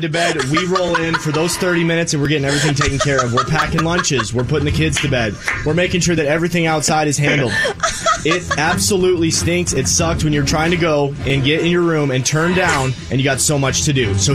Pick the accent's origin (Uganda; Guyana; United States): United States; Nashville, Tennessee; I'm from Nashville, Tennessee, and I came up with this product just sitting in my living room at night.